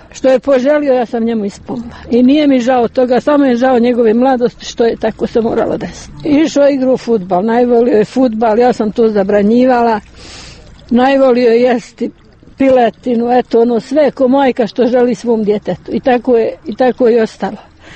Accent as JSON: {"language": "Bosnian", "town": "Bratunac", "region": "Republika Srpska", "country": "Bosnia & Herzegovina", "said": "iz Bratunca sam"}